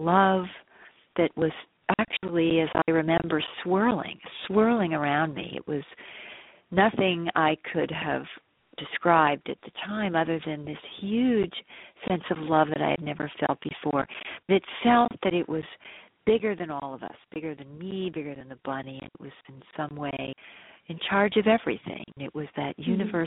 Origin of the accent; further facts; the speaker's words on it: New Jersey, United States; I grew up in New Jersey, but it was a very wooded area at the time.